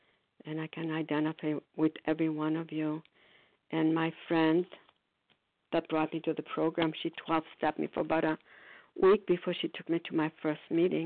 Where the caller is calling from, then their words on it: Foxborough, Massachusetts, United States; grateful, recovered, compulsive overeater. And I'm calling from Foxborough, Massachusetts.